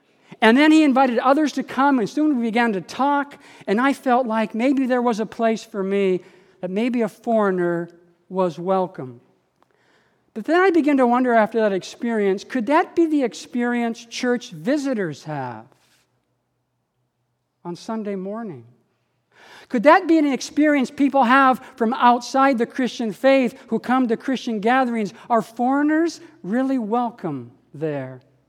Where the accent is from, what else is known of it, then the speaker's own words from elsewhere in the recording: United States; now in Canada; Not from Iran, I was from the States. Not from Ukraine, I came from the USA, but I was a foreigner.